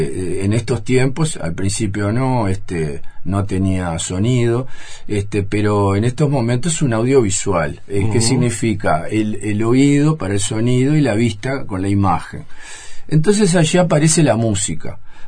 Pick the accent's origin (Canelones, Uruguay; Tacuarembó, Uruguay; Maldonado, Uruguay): Maldonado, Uruguay; Pan de Azúcar; el cine desde muy chico, yo soy de Pan de Azúcar